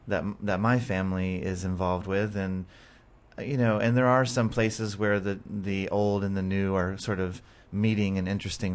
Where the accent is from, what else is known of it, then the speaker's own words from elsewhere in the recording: Ohio, United States; moved away; But before that, I came from Ohio long in the way back.